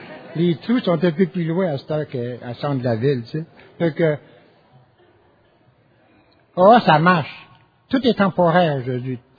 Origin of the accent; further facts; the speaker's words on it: Montreal, Quebec, Canada; J'étais actif à je suis un gars de Montréal, moi. Je viens de Notre-Dame-Charlevoix à Trois-Rivières, la petite bourgogne à Montréal. Je suis descendant ukrainien, là, le polonais, c'est comme... polonais